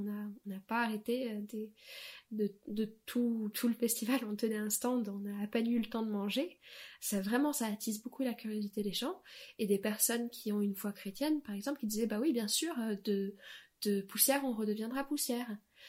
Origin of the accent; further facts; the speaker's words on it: New York, United States; Dans ma ville de naissance, du coup, j'ai grandi à New York